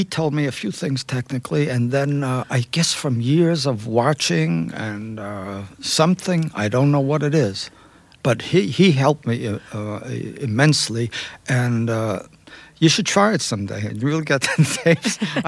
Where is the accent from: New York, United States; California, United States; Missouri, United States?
New York, United States; Brooklyn; I said, does the guy know that I'm a Jew from Brooklyn?